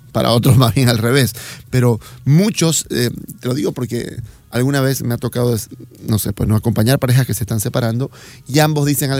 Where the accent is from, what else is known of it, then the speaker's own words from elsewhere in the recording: Trinidad, Beni, Bolivia; now in Santa Cruz, Bolivia; pasar en Trinidad, de donde soy yo, en esta ciudad pequeña, por muchísimos años